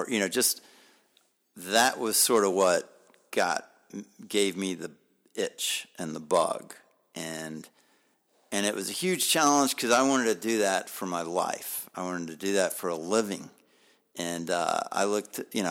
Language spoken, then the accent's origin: English; Lexington, United States; that never came to mind as I was growing up in Lexington.